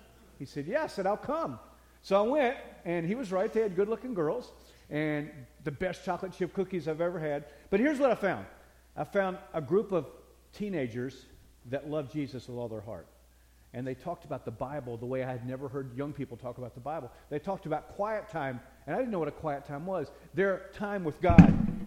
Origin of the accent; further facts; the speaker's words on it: Chattanooga, Tennessee, United States; also born or lived in Bristol / North Carolina / Delaware; I was born in Bristol, Tennessee. My dad was starting a church there. We lived in North Carolina, Delaware, and Chattanooga, where he pastored other churches. We ended up in Chattanooga